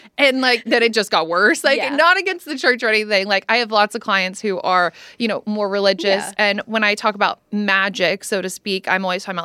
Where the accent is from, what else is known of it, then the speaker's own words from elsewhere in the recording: Nebraska, United States; now in Austin, United States; I'm originally from Nebraska, but I do not live there.